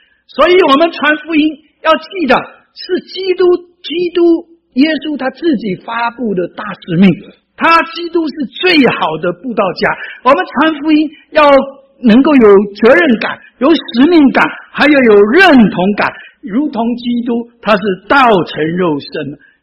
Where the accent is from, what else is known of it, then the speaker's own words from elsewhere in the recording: Taiwan; 我是正宗的台湾人，我父亲是福建厦门人，所以我台湾话讲得比你们都标准。